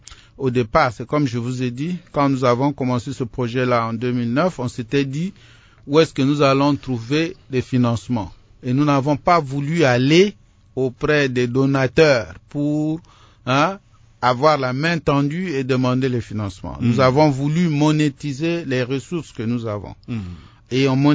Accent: DR Congo; Nous sommes congolais. Nous sommes congolais. Nous sommes prêts à pouvoir travailler pour développer le Congo dans son ensemble.

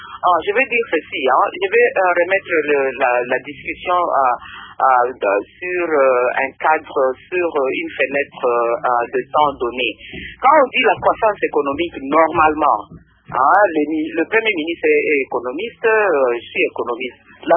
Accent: Lubumbashi, Haut-Katanga, DR Congo; Parce que moi, je viens de Lubumbashi.

